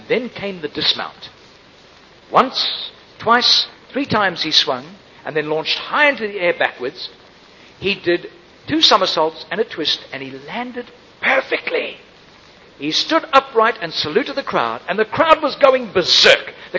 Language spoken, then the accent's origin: English; South Africa; now in Australia; 1988 was a special year for me and my family. It was the year we emigrated from Southern Africa to Australia. I'm an Australian citizen now.